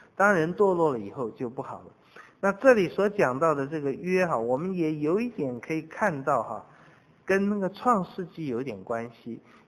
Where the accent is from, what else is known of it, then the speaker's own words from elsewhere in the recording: Taiwan; 我们台湾人真是把什么东西都吃掉